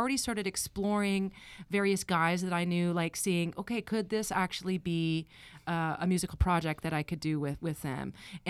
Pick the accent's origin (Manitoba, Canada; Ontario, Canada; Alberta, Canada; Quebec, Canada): Alberta, Canada; Calgary; I was born and raised in Calgary, and I ended up moving to central BC for a few years. So, like, the Okanagan.